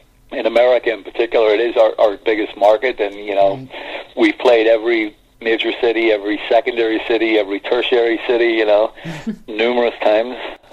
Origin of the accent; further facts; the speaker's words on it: Belfast, Northern Ireland, United Kingdom; It is, yeah. Belfast is my hometown.